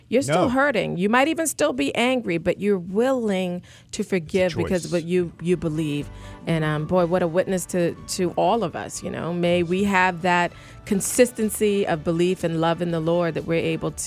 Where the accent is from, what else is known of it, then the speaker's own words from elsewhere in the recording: Charleston, South Carolina, United States; The 9 people, they're known as the Charleston 9. And as many regular listeners know, that's my hometown.